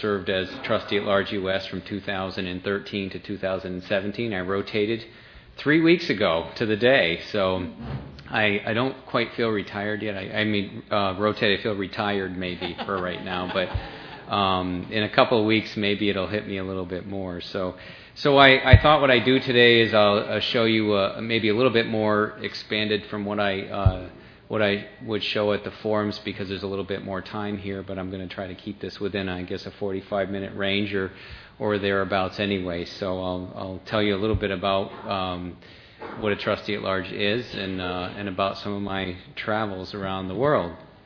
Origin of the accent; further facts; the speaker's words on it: Westfield, Massachusetts, United States; I come from Western Massachusetts in a small community called Westfield